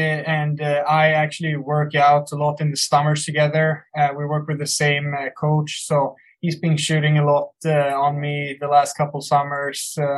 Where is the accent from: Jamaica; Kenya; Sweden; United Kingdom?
Sweden; English is a second language; now in United States; I came from Sweden.